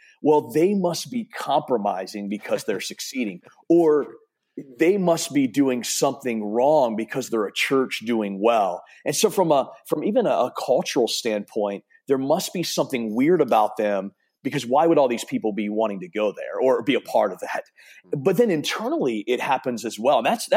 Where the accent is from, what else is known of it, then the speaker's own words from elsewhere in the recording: Maryland, United States; moved away as an adult; now in Ohio, United States; And I led in my hometown in Maryland and now here in Ohio.